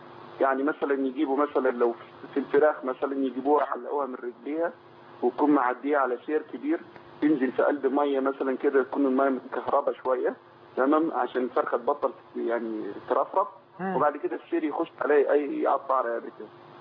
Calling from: Australia; معلش أصل أنا بتصل من أستراليا فالمكان بعيد

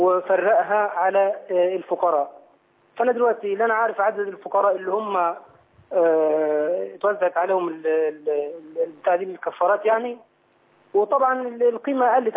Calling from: Saudi Arabia; أنا طبعا أنا بكلمك من السعودية

